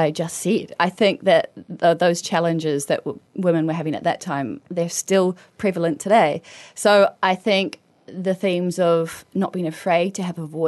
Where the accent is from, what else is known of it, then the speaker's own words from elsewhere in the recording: Queenstown, Otago, New Zealand; also born or lived in Tauranga; I was born in Tauranga, but I grew up in Queenstown, and I did shows with Showbiz Queenstown